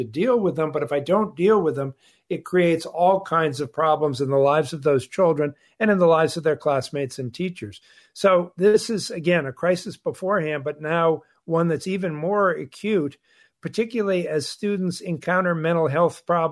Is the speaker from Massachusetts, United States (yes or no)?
yes; Massachusetts, United States; In most states, I know in my home state of Massachusetts